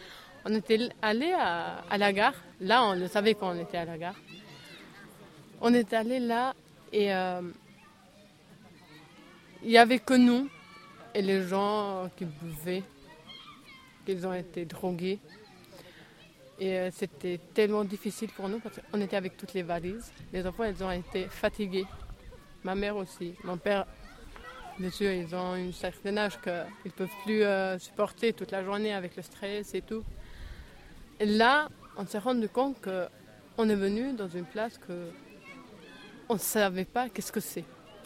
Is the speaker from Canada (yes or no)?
no; Albania; moved away as an adult; j'ai 23 ans et je viens d'Albanie. Ça fait 2 ans et demi que je suis là. Donc, j'avais 21 ans quand je suis partie de chez moi, avec toute ma famille.